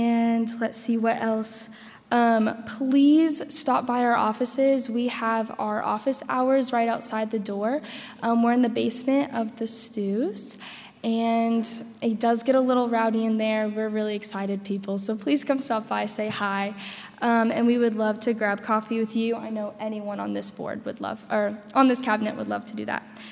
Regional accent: Wilmore, Kentucky, United States; also born or lived in Texas; I am legally obligated to say that I was born in Texas, but I was raised in Wilmore, Kentucky.

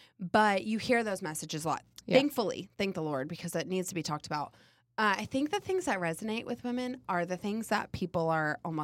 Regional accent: Louisville, Kentucky, United States; I'd never heard of Asbury, and I was from Louisville.

